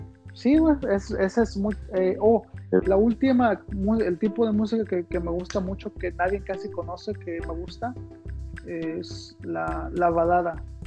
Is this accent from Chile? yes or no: no; Mexico City, Mexico; de donde yo soy, ahí en el DF